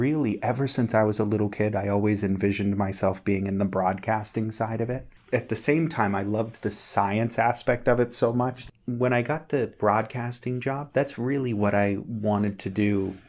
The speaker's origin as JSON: {"language": "English", "town": "Boston", "region": "Massachusetts", "country": "United States", "tie": "born or raised there", "said": "I was growing up in Boston, you know, watching those big East Coast snowstorms."}